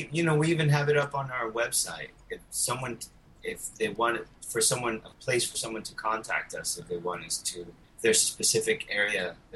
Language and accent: English; Miami, Florida, United States; because I'm originally from Miami, and not that many people come to Miami